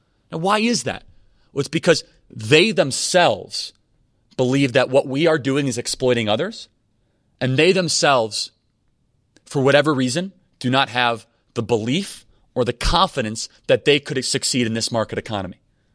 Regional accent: Wheeling, Illinois, United States; So I'm from Wheeling.

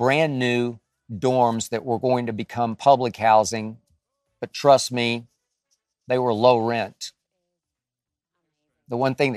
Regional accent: Dallas, Texas, United States; And when I said, I'm from Dallas, Texas, he immediately said, Cowboys.

